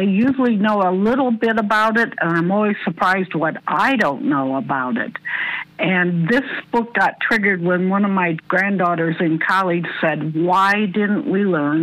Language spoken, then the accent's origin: English; Waverly, Iowa, United States; Well, I grew up around Waverly, and Waverly had a camp just like Charles City did. And so I heard about it my entire life.